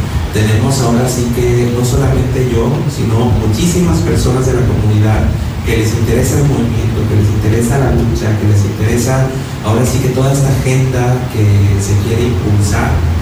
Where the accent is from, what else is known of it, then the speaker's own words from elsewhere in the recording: San Juan de Abajo, Nayarit, Mexico; yo soy de la comunidad, yo soy de San Juan de Abajo, soy de Bahía de Banderas.